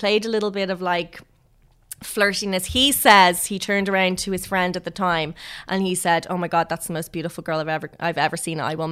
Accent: Ireland; You know, any time you met someone new, we're Irish.

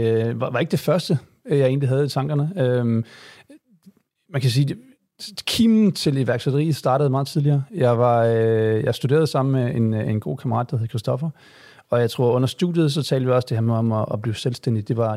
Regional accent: Odense, Region of Southern Denmark, Denmark; Man kan måske høre på min dialekt, at jeg ikke er fra København, men man kommer fra Odense, så vi kender hinanden fra Odense.

